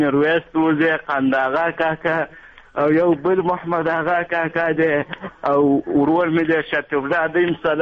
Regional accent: Tagab, Kapisa, Afghanistan; now in Iran; د افغانستان کاپیسا ولایت تګاول سوالی اوسیدونکی یم

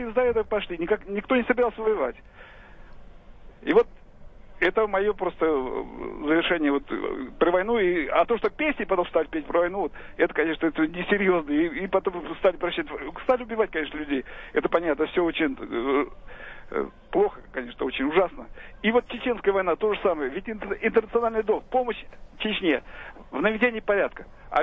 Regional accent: Ryazan, Ryazan Oblast, Russia; Тем более, я из Рязани, в Рязани стоял полк, который принимал участие.

